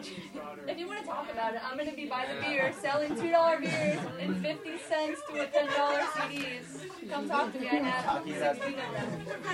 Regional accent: United States; I'm also American, and that's what the song's about.

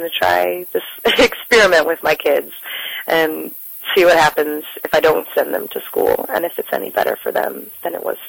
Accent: Kentucky, United States; especially where I grew up in Bible Belt Kentucky.

